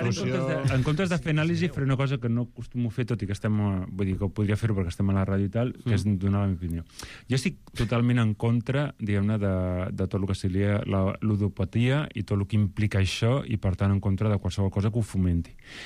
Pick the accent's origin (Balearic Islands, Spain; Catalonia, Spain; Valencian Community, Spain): Catalonia, Spain; Reus; ho dic pensant com a ciutadà, que en el meu cas vaig créixer a Reus